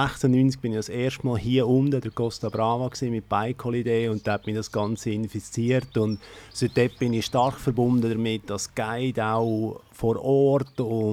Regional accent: Glarus, Switzerland; now in Bern, Switzerland; Also ich selber wohne auch in Bern, und man hört zwar meinem Dialekt nicht an. Ich komme aus dem Glarnerland, aber ich bin schon bald 20 Jahre Region Bern

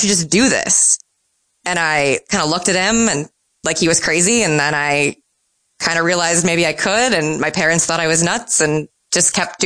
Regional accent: St. Louis, Missouri, United States; I was 10 the summer of the home run race and I'm from St. Louis.

